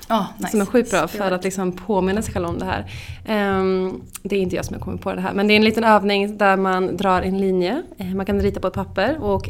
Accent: Skara, Västra Götaland County, Sweden; now in Stockholm, Sweden; jag är från Skara, bor i Stockholm sedan 10 år tillbaka, bor väldigt mycket utomlands också.

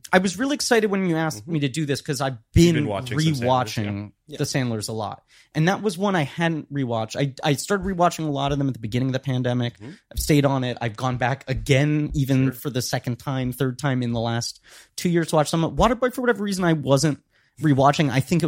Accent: New York City, New York, United States; I grew up in New York City.

